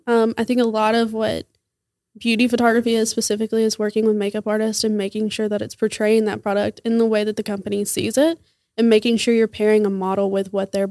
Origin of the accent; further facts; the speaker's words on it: Athens, Alabama, United States; I'm from North Alabama, specifically Athens.